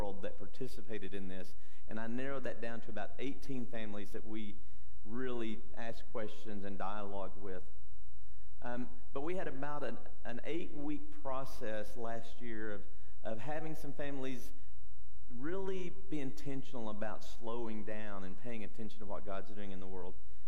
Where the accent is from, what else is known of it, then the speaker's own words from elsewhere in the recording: Texas, United States; growing up in West Texas, I loved the sunrise and I loved the sunsets. I loved to watch storms. I loved to watch the cotton grow.